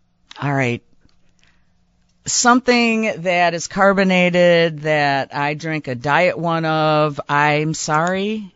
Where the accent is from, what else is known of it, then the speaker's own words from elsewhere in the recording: Brookfield, United States; And like I said, born and bred in Brookfield. I've been here my whole life.